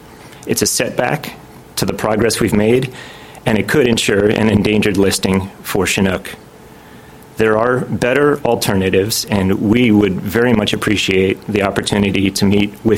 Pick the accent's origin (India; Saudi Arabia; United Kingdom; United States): United Kingdom; Scotland; I'm also Scottish.